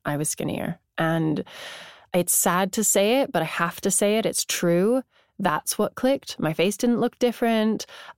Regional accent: Tucson, Arizona, United States; also born or lived in Santa Fe; because I grew up in Tucson, Arizona, and then Santa Fe, New Mexico, which is a pocket of the art world.

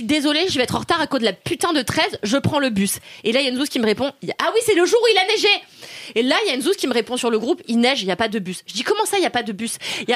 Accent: Paris, Île-de-France, France; born there; Je suis née à Paris

